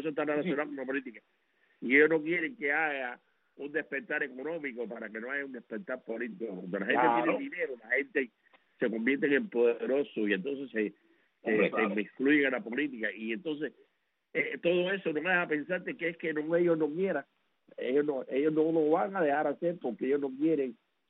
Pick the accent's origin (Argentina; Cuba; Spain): Cuba; moved away; also born or lived in France; Yo salí de Cuba sin un centavo en bolsillo.